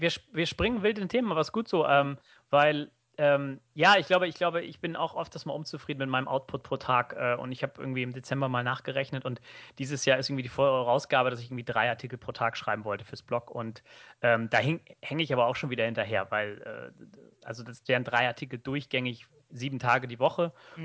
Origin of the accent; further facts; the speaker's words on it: Northern Germany, Germany; weil ich bin im Norden von Deutschland aufgewachsen